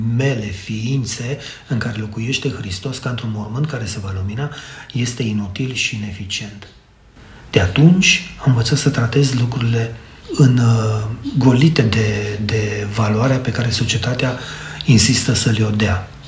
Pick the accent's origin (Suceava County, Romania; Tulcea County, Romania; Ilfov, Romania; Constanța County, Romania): Constanța County, Romania; Mangalia; eu am copilărit în Mangalia